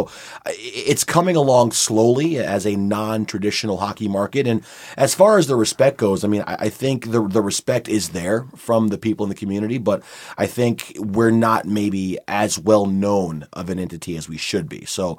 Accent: Detroit, Michigan, United States; now in Cincinnati, United States; I was born and raised in Detroit, and I went to school in Bowling Green, so I've only been here in Cincy for 4 years.

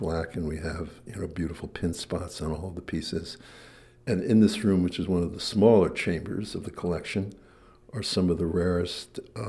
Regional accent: New Jersey, United States; I'm a kid from New Jersey, so for me it's like rocks are things you kick down the street

